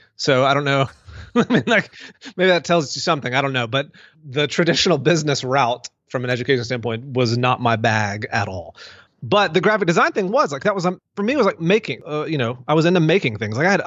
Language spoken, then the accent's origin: English; Mississippi, United States; moved away as an adult; also born or lived in Denver, Colorado; Yeah, so I grew up in Mississippi, went all the way through college, lived in Mississippi, and then got married in 2005, also graduated from college then. And then my wife and I moved to Denver, Colorado, just for kicks.